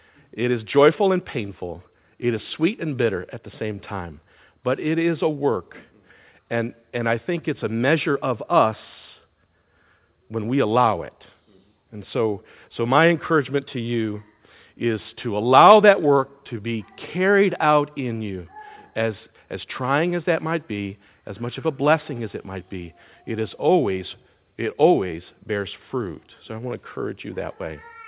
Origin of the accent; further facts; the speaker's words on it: New York, United States; Sterling alluded to the fact that I was raised in New York State, not something I own quite readily